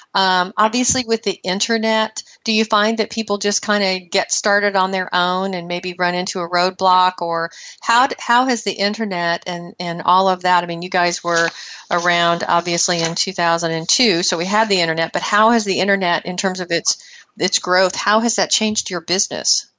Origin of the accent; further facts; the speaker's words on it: Iowa, United States; born there; I know that I was born in Iowa, and this is my birth date.